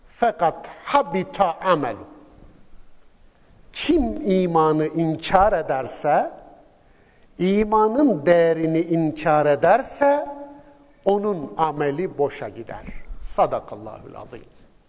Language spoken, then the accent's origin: Turkish; Istanbul, Turkey; Bendeniz İstanbul'dan geliyorum.